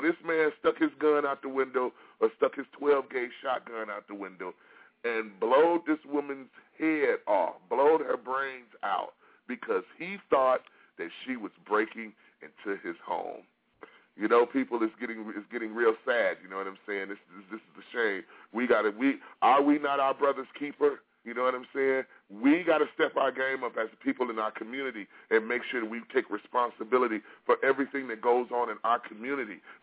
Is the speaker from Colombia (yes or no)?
no; Detroit, Michigan, United States; And this happened in my hometown, Detroit, in Dearborn, Michigan, from Dearborn Heights.